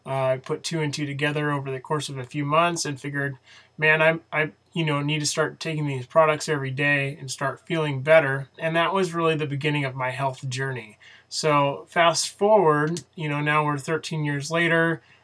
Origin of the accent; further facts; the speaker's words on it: Coeur d'Alene, Idaho, United States; also born or lived in California; now in Parma, United States; I moved to Idaho from California when I was about 6 or 7 years old, and then grew up in Coeur d'Alene, Idaho, which is in northern Idaho.